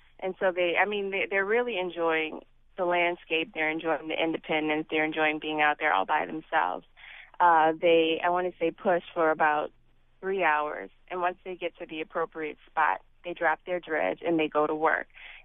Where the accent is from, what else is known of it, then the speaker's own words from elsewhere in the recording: New Orleans, Louisiana, United States; Well, I'm from New Orleans, so when the spill occurred, I was very aware of what was going on.